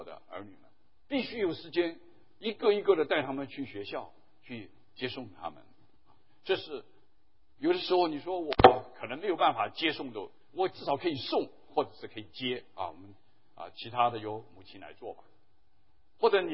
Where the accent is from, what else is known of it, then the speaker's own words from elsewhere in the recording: China; 我们中国人需要啊，在这方面能够看见一个父亲